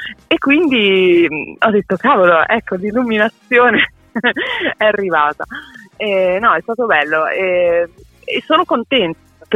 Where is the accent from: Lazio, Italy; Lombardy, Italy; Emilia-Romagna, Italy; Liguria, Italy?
Emilia-Romagna, Italy; io sono romagnola, chiamo babbo